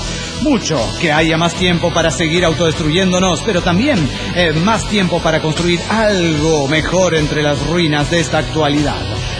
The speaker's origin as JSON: {"language": "Spanish", "country": "Venezuela", "said": "Igualmente hubo elecciones en Venezuela ¿cómo está mi pueblo?"}